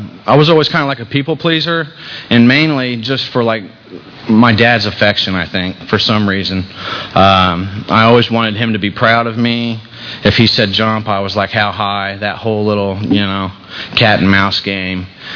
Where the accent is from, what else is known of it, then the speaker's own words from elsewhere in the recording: Indiana, United States; I was raised in Indiana. And I had a pretty normal childhood.